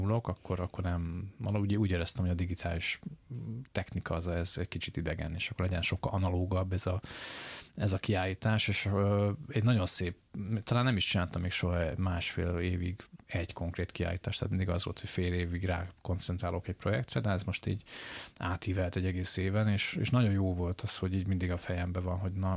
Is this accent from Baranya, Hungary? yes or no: yes; Pécs, Baranya, Hungary; now in Budapest, Hungary; De hát én is csináltam egy mini diszidálást, végül is, ha Pécsről elköltöztem Budapestre, és hát ha valahol ez is egy ilyen otthon elhagyás, és egy új életkezdés